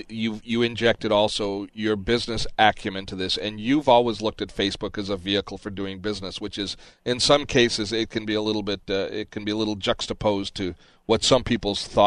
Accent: Scotland, United Kingdom; and not just being Scottish and cheap, as you're kind of alluding to there

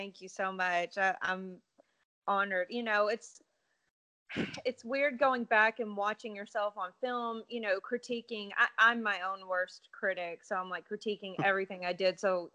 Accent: Owensboro, Kentucky, United States; I'm from Owensboro, Kentucky, small town with lots of talent. You know, born here, raised here.

